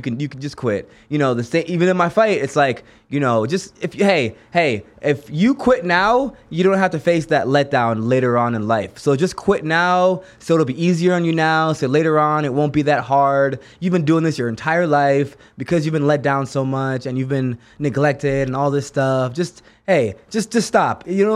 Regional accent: Jamaica; born or raised there

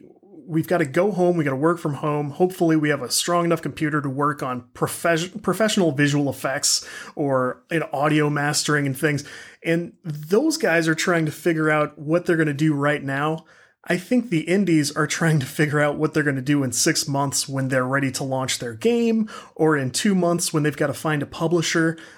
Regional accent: St. Louis, Missouri, United States; So as we discussed, I'm from the St. Louis area.

